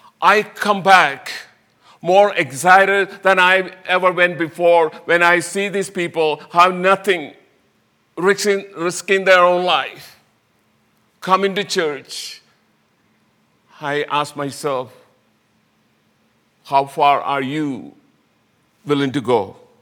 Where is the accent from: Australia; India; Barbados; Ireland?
India; English is a second language; now in United States; I'm speaking not as an Indian to you this morning. I have been more than two-thirds of my life in America. I'm speaking to you as an American Christian.